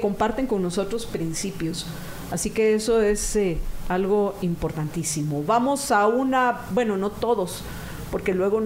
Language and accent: Spanish; Guatemala; como ciudadanos guatemaltecos